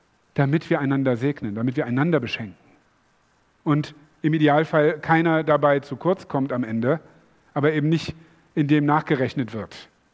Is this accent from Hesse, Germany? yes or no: no; Hanover, Lower Saxony, Germany; Das ist nichts Schlimmes, ich komme aus Hannover.